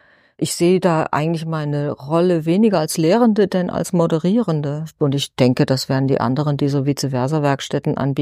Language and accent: German; Germany; ich als Deutsche, die Serbisch oder Kroatisch konnte, also in dem Fall überwiegend Kroatisch